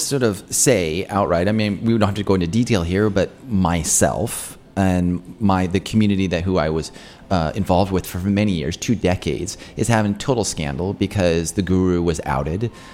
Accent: Wyoming, United States; so I'm from Wyoming originally. And so, like, a lot of these Wyoming isms come up in my mind a lot

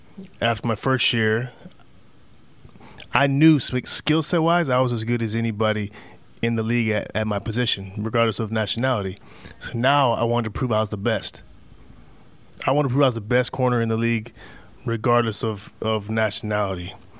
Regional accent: Canada; I'm Canadian.

